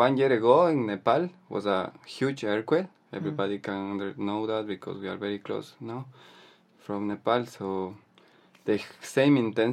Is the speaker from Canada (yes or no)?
no; Ecuador; English is a second language; Hello, I am from Ecuador, and I am doing a volunteer